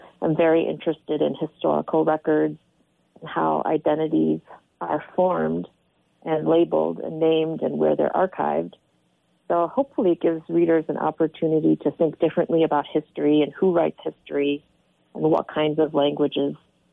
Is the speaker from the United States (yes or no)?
yes; Chicago, Illinois, United States; also born or lived in South Korea; So I was adopted from South Korea in 1975 and grew up in the Chicago area. I was raised by a white Catholic family from Chicago.